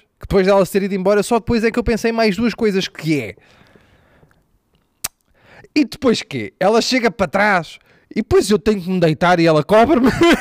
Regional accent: Lisbon, Portugal; Para já eu sou de Chelas.

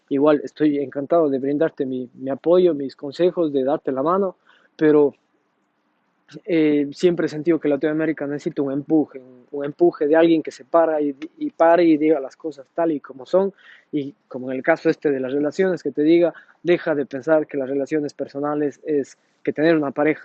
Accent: Cuenca, Azuay, Ecuador; moved away as an adult; now in Italy; tengo 29 años, pero llegué acá a Italia cuando tenía 26, casi 27. Entonces viví mis 26 años ahí en Cuenca, Ecuador.

